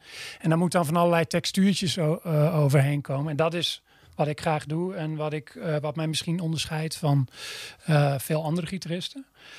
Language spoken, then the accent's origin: Dutch; Dinxperlo, Gelderland, Netherlands; Ik ben opgegroeid in Dinxperlo.